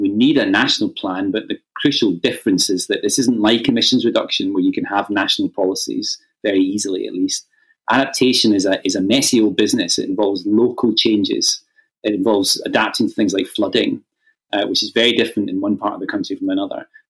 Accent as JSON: {"language": "English", "town": "Glasgow", "region": "Scotland", "country": "United Kingdom", "tie": "born or raised there", "said": "I'm in Glasgow. It's my hometown. So I'm joining you online from Glasgow."}